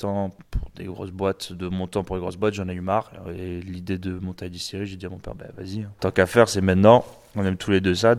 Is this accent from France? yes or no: yes; France; moved away; On est parti de la France en 2001, et après, on a fait 22 ans d'expatriation. Donc, mes parents ont fait 8 pays, moi j'en ai fait 10.